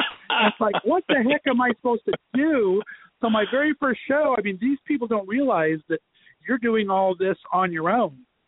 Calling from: Ohio, United States; So I have the fate of my show and the engineering all happening in L.A. while I'm calling in from Ohio.

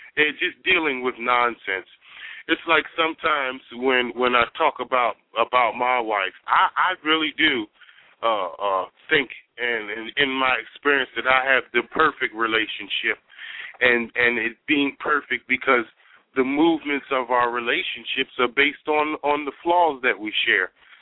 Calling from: Philadelphia, Pennsylvania, United States; I'm calling from Philadelphia.

